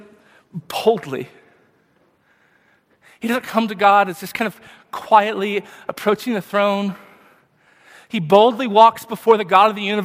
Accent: Texas, United States; In my medium-sized town, where I grew up in Texas

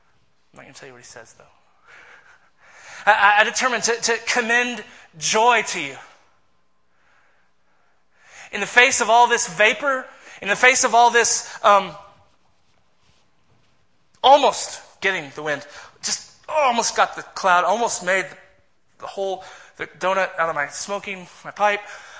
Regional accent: Texas, United States; And I grew up in Texas, driving on Texas roads where you can see for like days.

